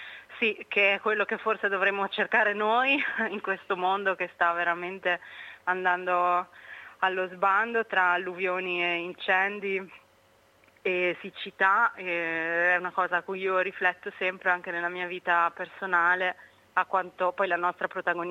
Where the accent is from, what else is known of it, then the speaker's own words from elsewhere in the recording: Veneto, Italy; Io racconto l'alluvione del 51 in Polesine, che è la mia terra d'origine